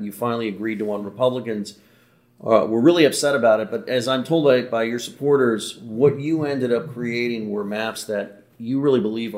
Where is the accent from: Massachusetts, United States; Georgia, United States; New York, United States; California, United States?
California, United States; Because I'm from California. We have like 2,000 districts.